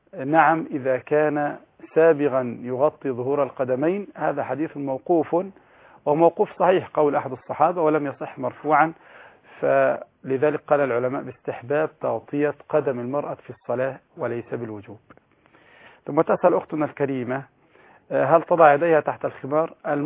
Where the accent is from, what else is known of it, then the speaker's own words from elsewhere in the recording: Egypt; والآن عندنا في مصر إسدال، اسمه إسدال الصلاة